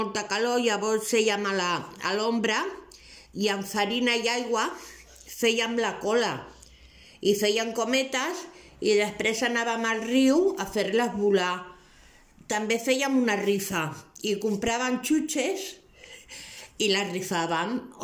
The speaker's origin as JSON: {"language": "Catalan", "town": "Barcelona", "region": "Catalonia", "country": "Spain", "said": "tinc 64 anys i sóc de Barcelona."}